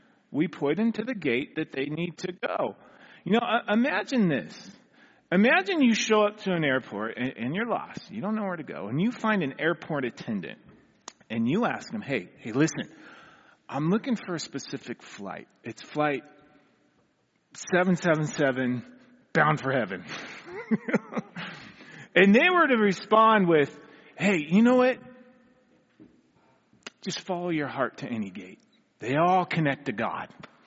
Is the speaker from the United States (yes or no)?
yes; California, United States; I grew up here in California, kind of stayed in California.